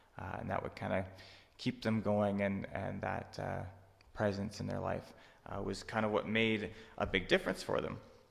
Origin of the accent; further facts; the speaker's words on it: Saskatchewan, Canada; it's because I'm from Saskatchewan, and most people there need a little bit more ministering too